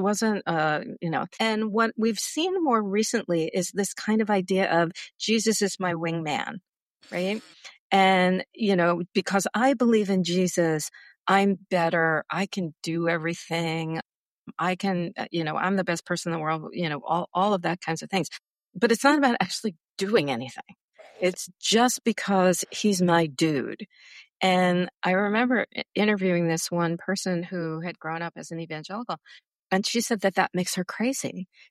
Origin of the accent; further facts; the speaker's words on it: New York, United States; You know, I guess because I'm from New York, I guess also because I was raised Jewish